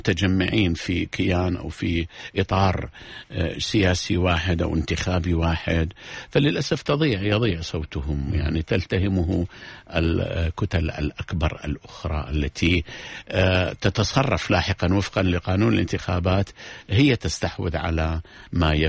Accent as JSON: {"language": "Arabic", "country": "Iraq", "said": "أنا كمواطن عراقي، كناخب عراقي"}